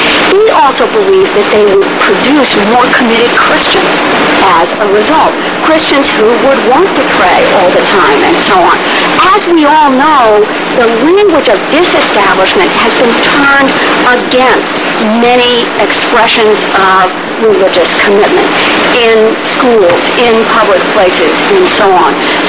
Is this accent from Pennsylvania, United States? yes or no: yes; Philadelphia, Pennsylvania, United States; Worse, I'm an Episcopalian from Philadelphia who has no connection to Mormonism, anti-Mormonism, polygamy, anti-polygamy.